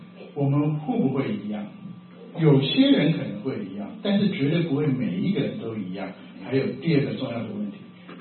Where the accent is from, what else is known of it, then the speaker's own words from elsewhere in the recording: Taiwan; 我们从台湾来的